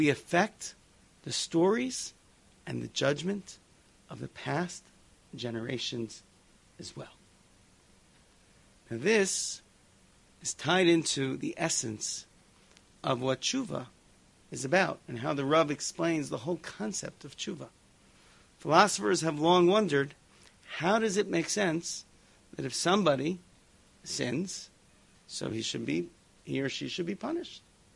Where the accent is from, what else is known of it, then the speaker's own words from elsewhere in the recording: New York City, New York, United States; I grew up in Forest Hills, Queens. I don't know if you've been to Forest Hills. It's a wonderful place.